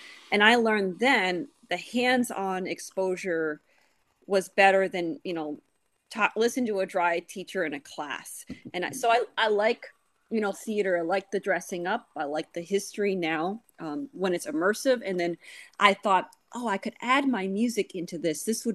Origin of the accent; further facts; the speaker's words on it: New England, United States; I grew up in New England, but I didn't go to a lot of colonial sites.